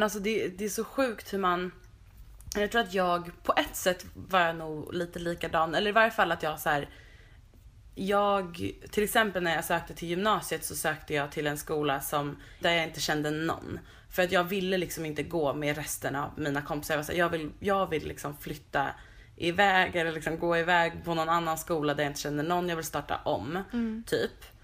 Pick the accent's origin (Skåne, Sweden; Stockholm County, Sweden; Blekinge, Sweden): Stockholm County, Sweden; Vällingby; åh, här växte jag upp på de här små gatorna typ.